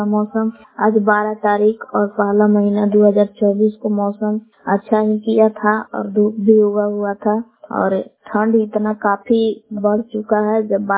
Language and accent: Hindi; Bela, Bihar, India; देवीग्राम बेला जिला कैमूर भभुआ के निवासी हूँ।